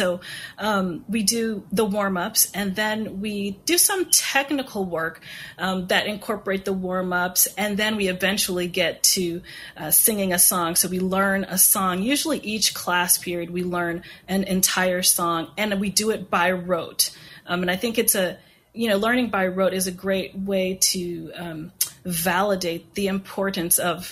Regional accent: the South, United States; So I grew up in the South and started singing in a small Black Baptist church.

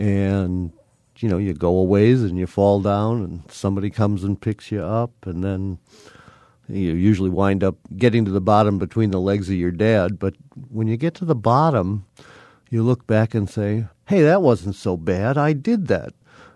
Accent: Wisconsin, United States; I did. I grew up in Waukesha County. I did a lot of things. I played golf on the public links of Milwaukee. I would go skiing. I'd go out to the Dells. I enjoyed growing up in Wisconsin.

